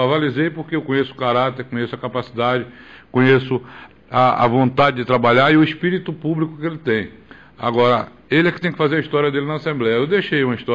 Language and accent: Portuguese; Campo Formoso, Bahia, Brazil; não é só Campo Formoso que é a minha terra